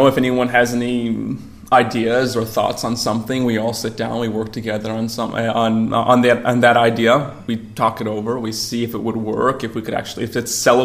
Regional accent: Chicago, Illinois, United States; now in Auroville, India; I'm originated from the United States, born and raised in Chicago.

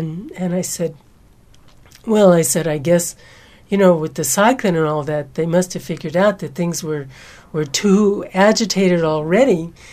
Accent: United States; when I first came to India in 1969, and India had gotten its independence in 1947, I, as an American, was told very proudly by the people

